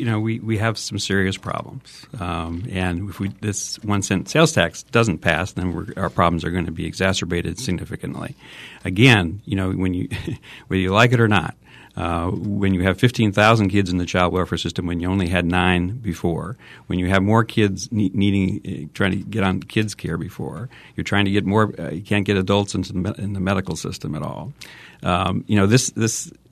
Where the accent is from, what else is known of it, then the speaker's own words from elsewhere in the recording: Arizona, United States; I grew up here in Arizona. I graduated from high school in this district.